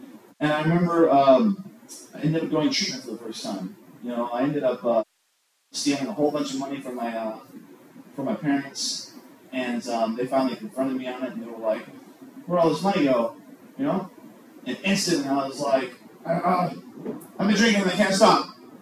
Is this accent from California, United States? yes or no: yes; Bakersfield, California, United States; so originally I grew up in Bakersfield, California.